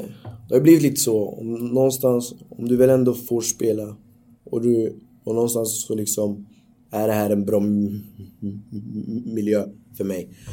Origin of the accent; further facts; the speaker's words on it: Norrköping, Östergötland, Sweden; Jag är från Norrköping, det är min stad.